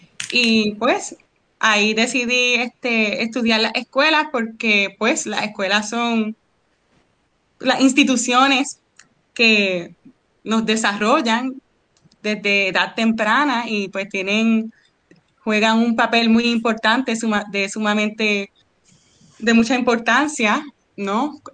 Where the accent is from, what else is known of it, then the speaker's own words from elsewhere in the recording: Puerto Rico; esa clase me hizo reflexionar sobre mi identidad como puertorriqueña y la situación del bilingüismo en Puerto Rico